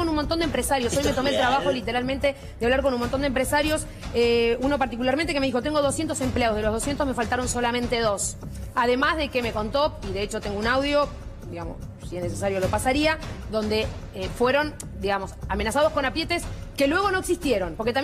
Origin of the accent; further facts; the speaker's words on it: Quilmes, Buenos Aires Province, Argentina; volví a mi casa, vivo en Zona Sur, soy de Quilmes